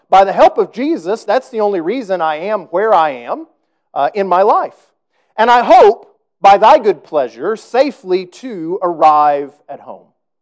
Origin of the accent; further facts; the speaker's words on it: United States; I think I'm pretty spoiled probably as an American